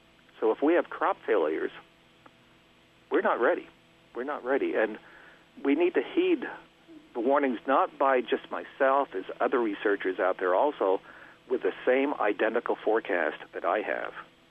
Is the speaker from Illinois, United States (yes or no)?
no; Florida, United States; But I'm from Florida. That's my home base, and right now I'm up in Maine.